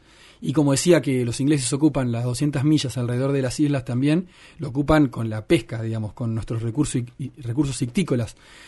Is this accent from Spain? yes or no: no; Río Grande, Tierra del Fuego, Argentina; a nosotros nos interesa, a los fueguinos, porque yo también soy un vecino de Río Grande